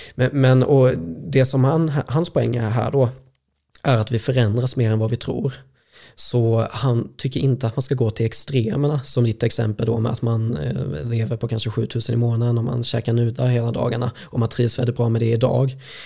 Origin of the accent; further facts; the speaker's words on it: Småland, Sweden; jag är smålänning i grunden